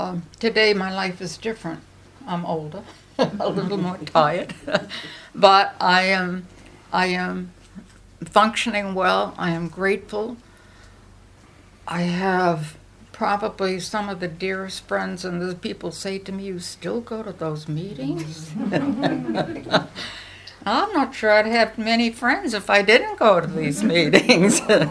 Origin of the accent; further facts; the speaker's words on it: New England, United States; accent: New England; And I still have my New England accent, I realize